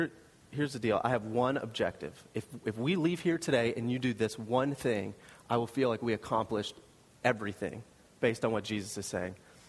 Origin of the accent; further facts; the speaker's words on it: East Coast, United States; I grew up on the East Coast. I know that the sun does not set over the ocean on the East Coast.